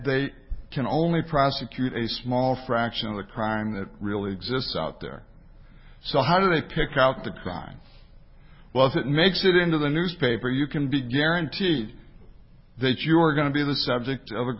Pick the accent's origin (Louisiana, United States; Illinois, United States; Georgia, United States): Louisiana, United States; I'm from Louisiana, which automatically qualifies me as an expert in public corruption by manner of observing the place.